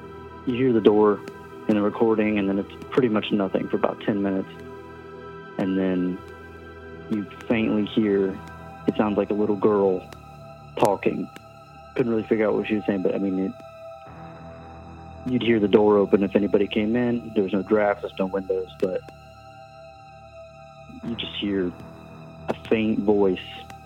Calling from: Indiana, United States; from Indiana.

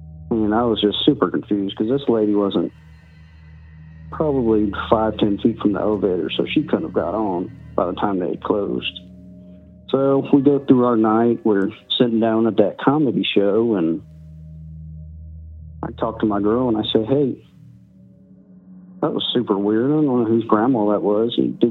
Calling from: Cincinnati, Ohio, United States; I'm calling from Cincinnati, Ohio, and I have a little ghost story to tell you.

